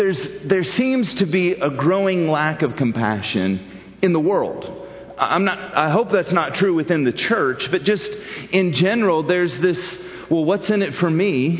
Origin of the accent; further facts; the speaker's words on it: the South, United States; Jesus had a choice, but Mama, I'm from the South, sorry.